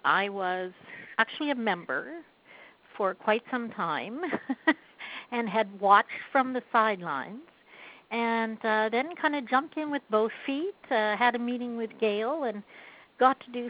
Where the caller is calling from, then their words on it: Ottawa, Ontario, Canada; I'm calling from Ottawa in Canada.